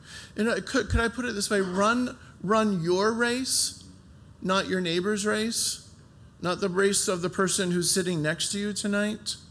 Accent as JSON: {"language": "English", "region": "Michigan", "country": "United States", "said": "You know, We're all from Michigan."}